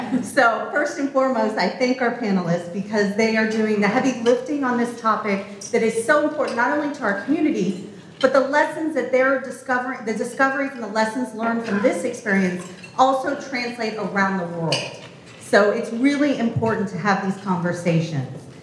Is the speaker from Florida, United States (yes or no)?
yes; Florida, United States; So I grew up here in Florida, and you know, we've seen red tides in the past.